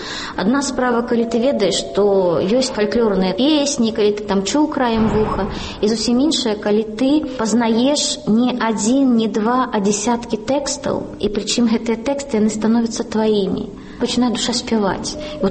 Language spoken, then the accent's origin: Belarusian; Slonim, Grodno Region, Belarus; born or raised there; moved away as an adult